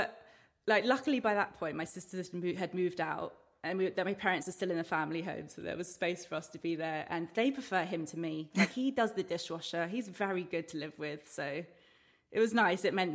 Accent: England, United Kingdom; Maybe we're very English, you're very Italian.

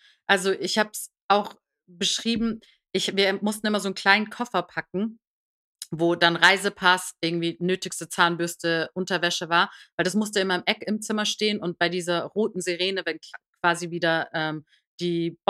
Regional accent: Iran; Ich bin aus dem Iran, genau. Ich bin 1980 im Iran geboren.

